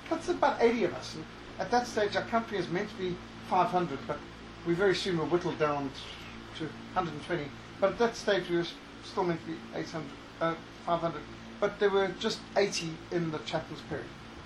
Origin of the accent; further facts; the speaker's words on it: Zimbabwe; Well, I grew up in Rhodesia.